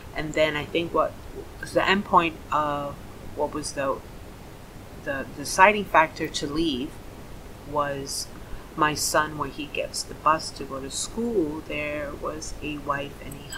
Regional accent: United States; now in Scotland, United Kingdom; I'm very proud of being an American. I will never change that. I love being an American

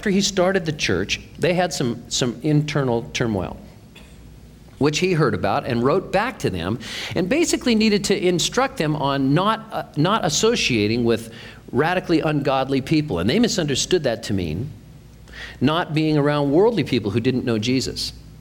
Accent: United States; I'm an American through and through, and I know what it's like to work here

